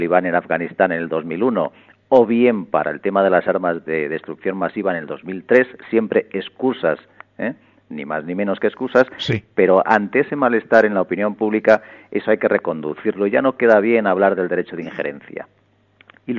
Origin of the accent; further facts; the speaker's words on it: Castile, Spain; Como yo soy castellano y por tanto en Castilla se es muy refranero